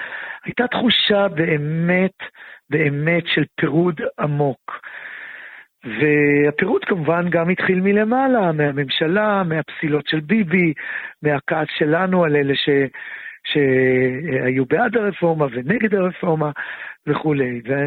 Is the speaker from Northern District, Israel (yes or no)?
no; Bnei Brak, Tel Aviv District, Israel; אני יליד בני ברק, גדלתי בבני ברק